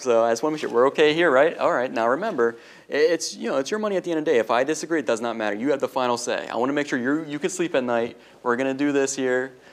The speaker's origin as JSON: {"language": "English", "town": "Newville", "country": "United States", "tie": "born or raised there", "said": "Because growing up, I grew up in Newville, so it was very old school thinking."}